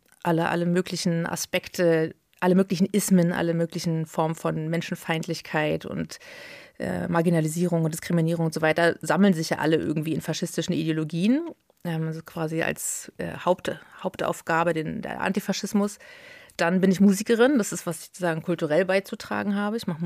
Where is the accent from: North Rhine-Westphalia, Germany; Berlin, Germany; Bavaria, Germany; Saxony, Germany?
Berlin, Germany; also born or lived in East Germany; now in Brandenburg, Germany; ich bin Ossi. Ich bin in der DDR geboren. Meine Eltern sind 86 rüber, da war ich 2. Und dann bin ich zwar in West-Berlin groß geworden, aber der Osten steckt dermaßen in mir. Und ich bin da vor ein paar Jahren wieder nach Brandenburg zurück